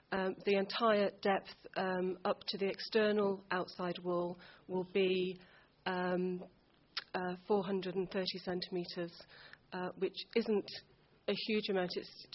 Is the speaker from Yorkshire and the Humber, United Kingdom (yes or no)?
yes; Westow, Yorkshire and the Humber, United Kingdom; born there; I was born in Westow and was very fortunate enough to have the opportunity to move back to Moulton 4 years ago.